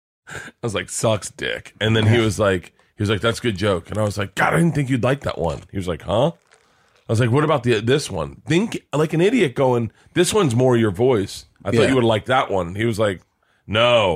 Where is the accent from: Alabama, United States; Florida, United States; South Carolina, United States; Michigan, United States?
Florida, United States; I can say this, I grew up in Florida, but like in the South, there's certain things they can't hear.